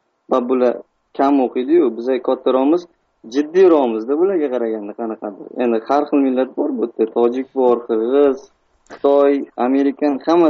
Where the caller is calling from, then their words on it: Almaty, Kazakhstan; Almaty, Qozog'iston.